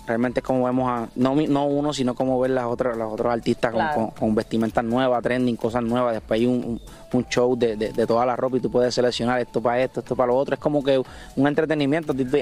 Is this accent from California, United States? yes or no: no; New York, United States; Sabes que crecí ahí en New York, ahí salió el flow.